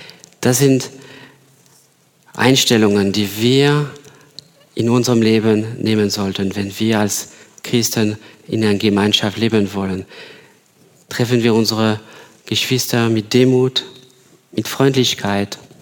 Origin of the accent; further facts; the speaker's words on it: France; now in Ingolstadt, Germany; Ich komme aus Frankreich, wie Sie ja wisst